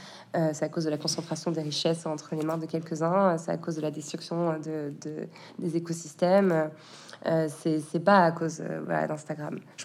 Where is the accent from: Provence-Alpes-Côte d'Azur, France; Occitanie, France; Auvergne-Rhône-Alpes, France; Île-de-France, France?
Provence-Alpes-Côte d'Azur, France; Marseille; mon grand-père était marseillais. Je suis marseillaise, même si ça ne se voit pas. En fait, je suis hyper marseillaise.